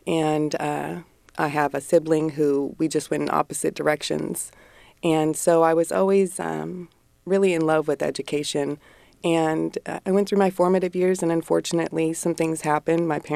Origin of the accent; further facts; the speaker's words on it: Sacramento, California, United States; I'm born and raised in Sacramento.